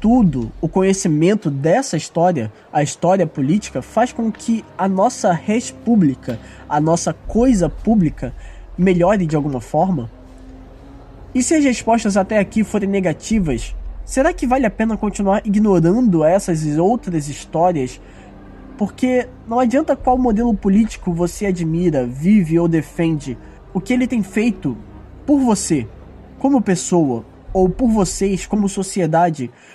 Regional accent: Brazil; Não, cara, eu falo isso porque eu sou brasileiro.

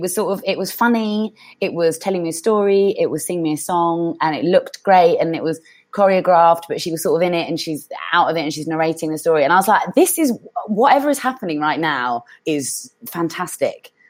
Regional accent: London, United Kingdom; I'm a Londoner, innit? So I spent, you know, loads of my life walking through Leicester Square

